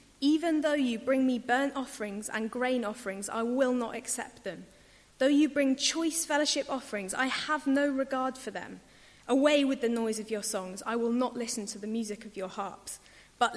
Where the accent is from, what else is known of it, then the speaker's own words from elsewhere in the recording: Bristol, South West England, United Kingdom; I grew up in Bristol, and when I was a teenager, I went to Redland Parish Church